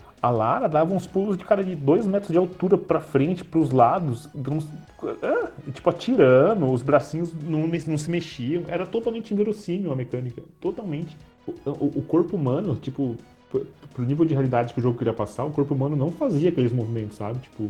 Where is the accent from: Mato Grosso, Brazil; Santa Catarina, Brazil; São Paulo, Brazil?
São Paulo, Brazil; eu sou de São Paulo, né, originalmente.